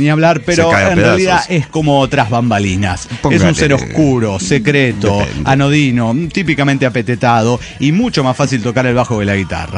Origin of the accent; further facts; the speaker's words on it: Saltillo, Coahuila, Mexico; de Saltillo, Coahuila.